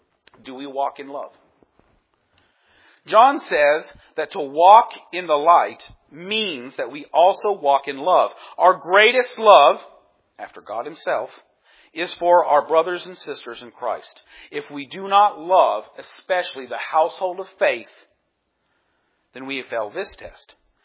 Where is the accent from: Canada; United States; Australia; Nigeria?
United States; I'm American, and I got rights and rights and rights.